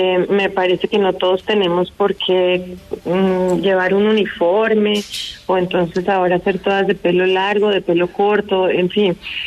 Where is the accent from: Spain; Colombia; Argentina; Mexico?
Colombia; Bogotá; pues supongo que soy muy cachaca